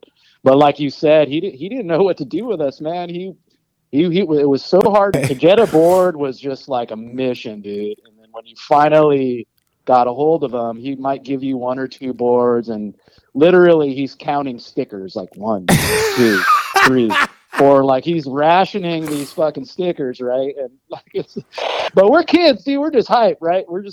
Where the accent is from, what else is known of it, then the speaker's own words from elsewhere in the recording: Chula Vista, California, United States; I grew up in San Diego, yeah. So I grew up in the South Bay, so like southern San Diego, this area called Chula Vista.